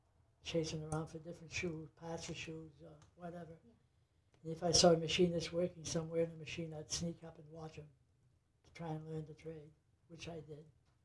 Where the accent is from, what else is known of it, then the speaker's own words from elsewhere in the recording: Lewiston, Maine, United States; born there; I was born in 1922 on Reservoir Avenue in Lewiston.